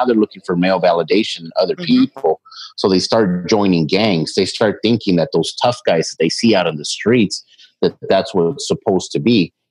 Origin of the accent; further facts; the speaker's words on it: Los Angeles, California, United States; That, where are you from? That was how it was asked in South LA where I was growing up.